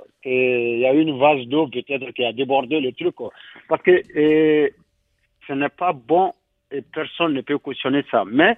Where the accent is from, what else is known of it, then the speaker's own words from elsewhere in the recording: Mali; Parce que beaucoup de Maliens, moi en tant que Malien